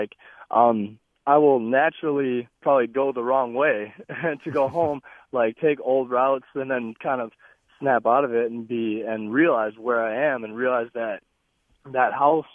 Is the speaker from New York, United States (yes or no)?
no; Black River Falls, Wisconsin, United States; And I'm from Black River Falls, a very small town.